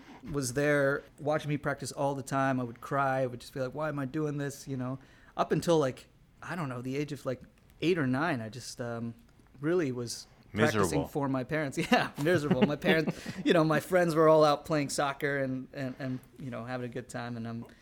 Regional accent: Austin, Texas, United States; I grew up in Austin, Texas. You know, a lot of my friends are that cowboy hat.

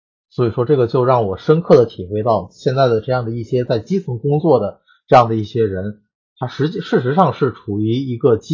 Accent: Tianjin, China; 因为我来自于疫情病例的这样的一个爆发点，也就是津南区

